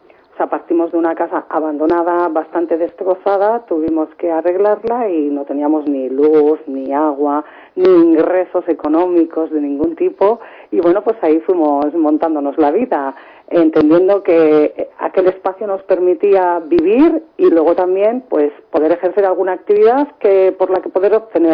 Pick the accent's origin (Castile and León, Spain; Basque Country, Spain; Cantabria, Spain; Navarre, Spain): Basque Country, Spain; Errenteria; Mucha represión policial en las calles, muchísima en mi pueblo, en Rentería, era bestial.